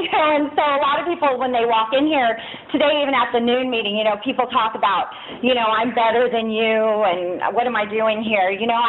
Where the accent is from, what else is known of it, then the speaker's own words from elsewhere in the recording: Santa Barbara, California, United States; I was raised in Santa Barbara.